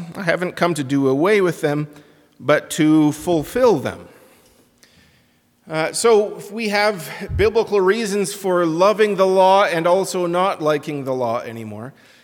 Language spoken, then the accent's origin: English; Canada; born there; I was born in Canada, so I still have some of that memory, still the feeling of being an immigrant.